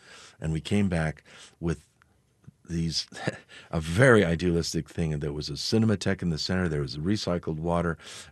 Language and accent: English; Seattle, Washington, United States; I would say the Chapel of St. Ignatius in my hometown of Seattle, and the Nelson Atkins Museum